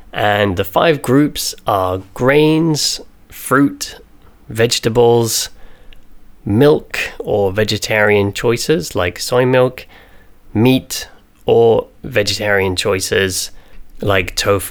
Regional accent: United Kingdom; I'm British, so I call it porridge.

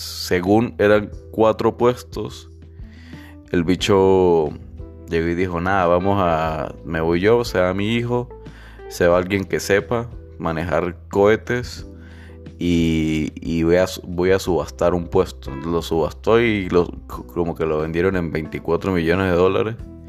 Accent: San Cristóbal, Táchira, Venezuela; born there; no podía porque había nacido en Venezuela lastimosamente, en San Cristóbal.

